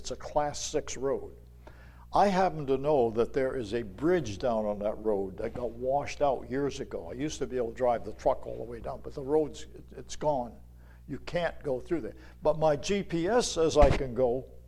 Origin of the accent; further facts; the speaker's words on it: Greenland, New Hampshire, United States; I was raised down in the Portsmouth area in Greenland.